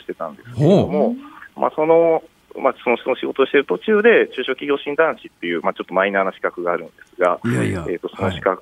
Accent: Kyoto, Japan; born there; あ、は京都に、ね。

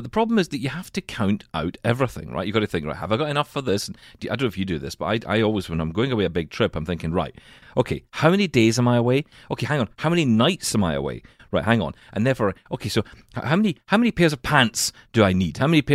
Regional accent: Glasgow, Scotland, United Kingdom; But we're from Glasgow in Scotland, so we're not that scared of our lives.

